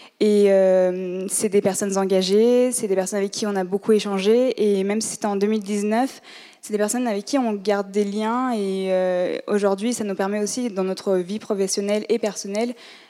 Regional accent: Lyon, Auvergne-Rhône-Alpes, France; now in Poitiers, France; moi, je suis lyonnaise de base, je suis arrivée à Poitiers pour le travail, je travaille à l'université de Poitiers.

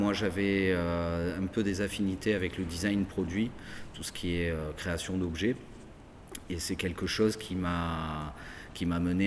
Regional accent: Marseille, Provence-Alpes-Côte d'Azur, France; Je suis de Marseille.

